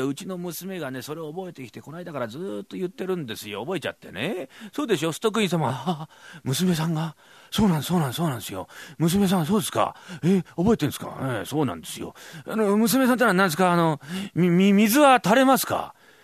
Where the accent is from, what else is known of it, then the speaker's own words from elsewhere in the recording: Tokyo, Japan; 俺は江戸っ子だから、うん、火が死になるんだよ